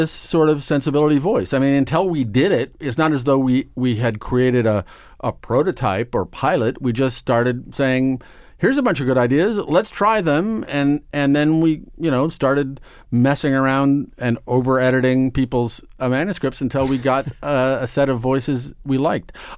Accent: Omaha, Nebraska, United States; I grew up in Nebraska. I grew up in Omaha, Nebraska, and went to public high school and a very normal, lovely, trouble-free life.

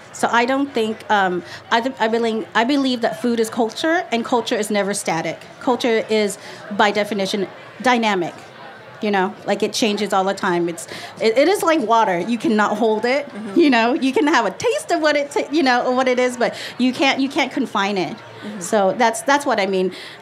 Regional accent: North Vietnam, Vietnam; the northern way is with minced pork

